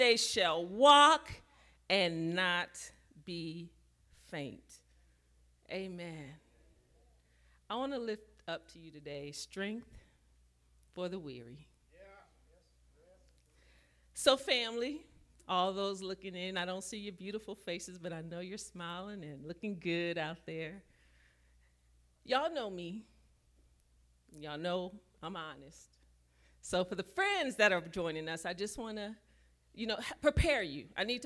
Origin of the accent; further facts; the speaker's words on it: New Orleans, Louisiana, United States; I'm from New Orleans.